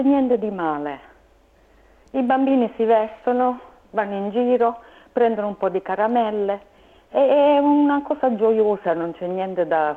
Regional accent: Foggia, Apulia, Italy; io sono foggiana e da noi si usava

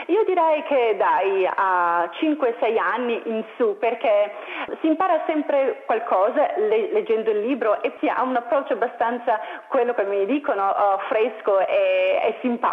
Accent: Padua, Veneto, Italy; moved away as an adult; also born or lived in England; now in Australia; italiana e vengo da Padova, però sono ormai 15 anni che abbiamo lasciato l'Italia, io e mio marito, e veniamo dall'Inghilterra, esattamente. Siamo qui in Australia da 6 anni oramai

